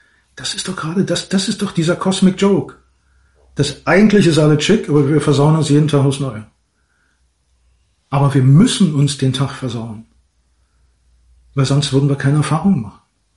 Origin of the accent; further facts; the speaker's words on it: Berlin, Germany; kam mir so ein Einfall als Berliner